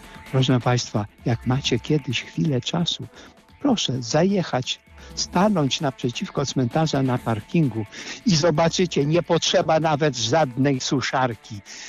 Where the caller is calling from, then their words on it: Głębokie, West Pomeranian Voivodeship, Poland; dzwonię z Głębokiego.